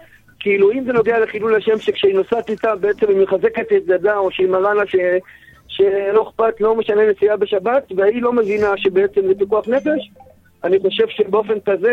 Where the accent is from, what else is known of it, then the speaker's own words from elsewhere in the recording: Jerusalem, Jerusalem District, Israel; אני מירושלים.